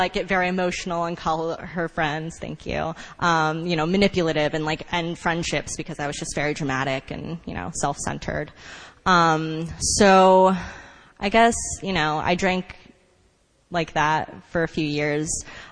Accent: California, United States; moved away as an adult; now in New York, United States; I'm from California. I lived there until I was 22. When I moved to New York

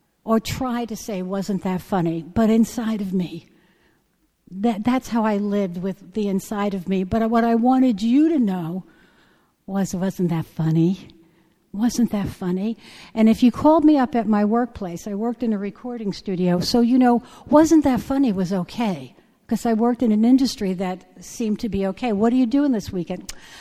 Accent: New York, United States; I, you know, I'm from New York. I don't need to reenter, you know.

